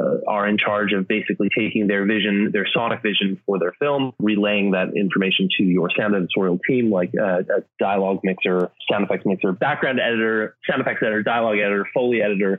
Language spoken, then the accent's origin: English; Canada; Basically, I grew up in Canada.